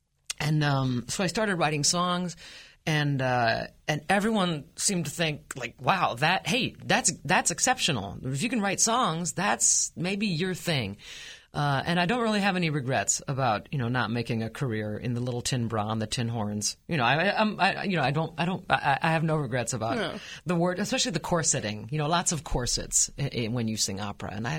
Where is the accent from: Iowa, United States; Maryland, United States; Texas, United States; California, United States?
Iowa, United States; People have asked me why my home state of Iowa, right, has been ahead of the curve on gay marriage.